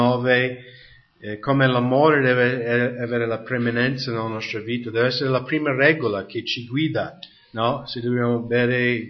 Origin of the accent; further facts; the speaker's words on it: United States; Italian is a second language; Cioè, negli Stati Uniti, nel mio paese, in Nord America, non è controverso per niente questi passi, ma in Italia sì